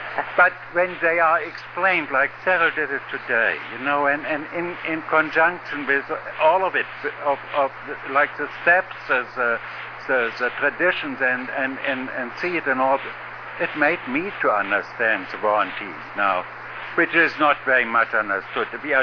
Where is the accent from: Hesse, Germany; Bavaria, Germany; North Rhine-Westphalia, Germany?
Hesse, Germany; Frankfurt; English is a second language; I'm from Frankfurt, Germany.